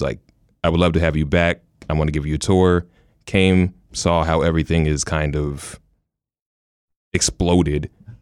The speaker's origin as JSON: {"language": "English", "region": "Maryland", "country": "United States", "said": "I am from PG County."}